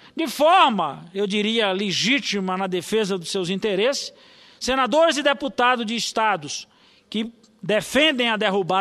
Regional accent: Bahia, Brazil; é essa estrutura que a gente teve a oportunidade de emprestar, enquanto baianos, ao povo do Acre

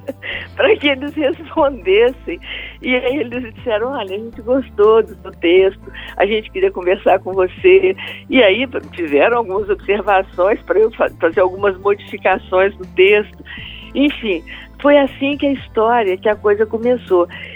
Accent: Minas Gerais, Brazil; also born or lived in Rio de Janeiro; morei muitos anos em Belo Horizonte e estava há pouco tempo no Rio, porque eu sou uma mineiroca, né? Uhum. Sou mineira e carioca.

